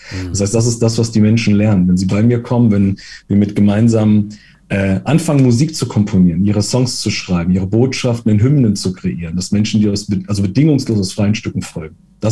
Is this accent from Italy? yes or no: yes; Italy; Ich versuche mich als Italiener kurz zu halten.